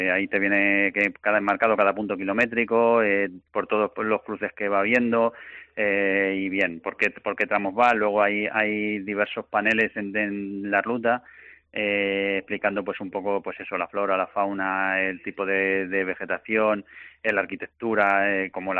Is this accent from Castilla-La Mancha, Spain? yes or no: yes; Castilla-La Mancha, Spain; yo en mi pueblo es bastante buena la comunicación, estamos muy cerca de Talavera, de Toledo, incluso de Madrid, por buenas carreteras, pero nos falta la velocidad de Internet.